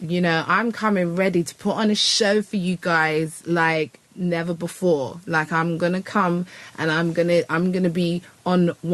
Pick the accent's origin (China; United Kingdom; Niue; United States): United Kingdom; accent: British; You're going to have to listen to my British accent all night long.